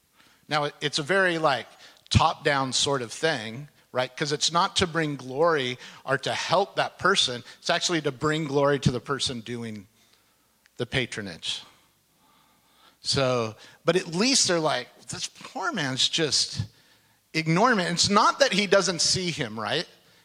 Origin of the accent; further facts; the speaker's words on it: Fullerton, California, United States; but I'm from Fullerton, Orange County, and I love my city.